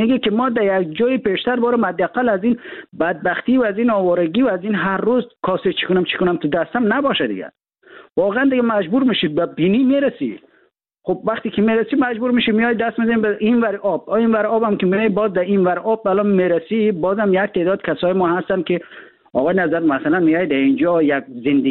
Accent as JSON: {"language": "Persian", "country": "Afghanistan", "tie": "born or raised there", "said": "ما در افغانستان در کشور جنگ زده بزرگ شدیم."}